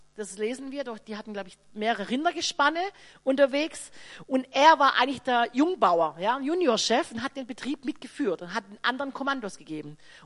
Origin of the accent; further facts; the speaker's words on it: Swabia, Germany; Und in Schwaben, wo ich herkomme, schon gar nicht.